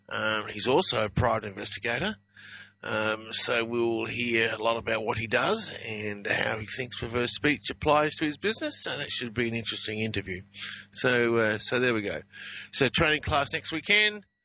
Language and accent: English; Adelaide, South Australia, Australia; followed by a live training class in Adelaide, Australia, my hometown.